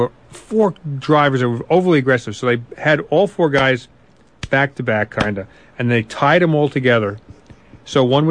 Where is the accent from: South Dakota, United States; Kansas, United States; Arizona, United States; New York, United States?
New York, United States; Holbrook; I grew up out in Holbrook, went to Sachem School District